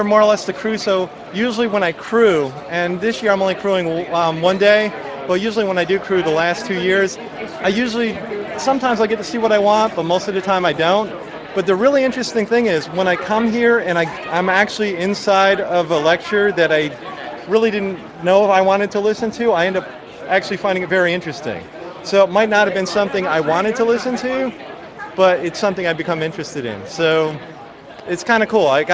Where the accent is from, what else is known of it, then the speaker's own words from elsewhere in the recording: New York, United States; now in Jacksonville, United States; I'm from New York but live in Jacksonville, Florida.